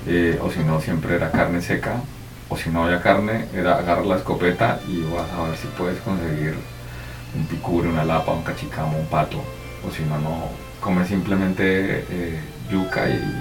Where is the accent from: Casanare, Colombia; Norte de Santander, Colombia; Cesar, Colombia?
Casanare, Colombia; San Luis de Palenque; born there; Pues se llama San Luis de Palenque, está en Casanare